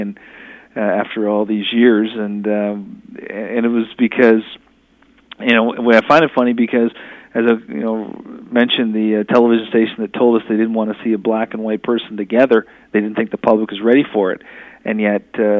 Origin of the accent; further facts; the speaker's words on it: Toronto, Ontario, Canada; it's a great place to grow up, as I did. And I grew up in Toronto